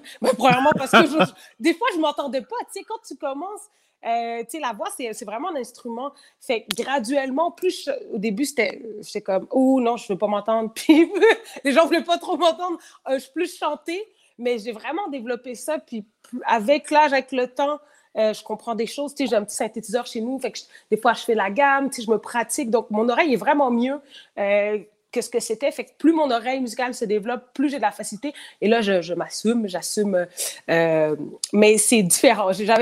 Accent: Quebec City, Quebec, Canada; j'ai commencé à Québec, tu sais, je viens de la ville de Québec

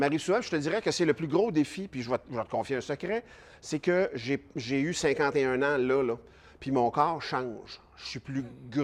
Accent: Louiseville, Quebec, Canada; Moi, là, tu l'as dit, je viens de Louisville.

